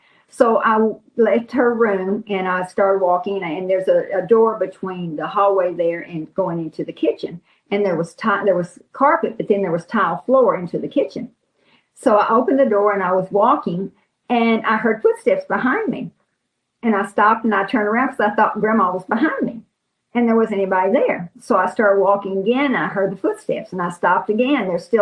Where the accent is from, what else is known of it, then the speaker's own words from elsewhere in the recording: United States; And I said, honey, I'm from America. That's a castle.